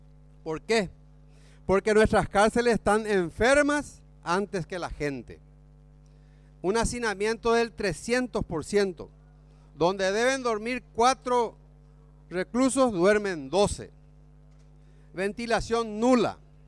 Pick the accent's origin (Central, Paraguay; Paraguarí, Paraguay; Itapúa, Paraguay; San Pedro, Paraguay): San Pedro, Paraguay; Yo soy de San Pedro. Y en San Pedro sabemos lo que es pelear contra el olvido.